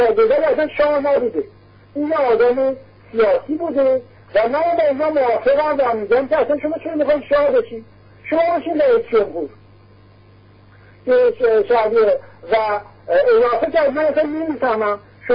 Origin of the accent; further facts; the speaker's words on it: Iran; من خود من به عنوان یک ایرانی طرفدار پایداری ایران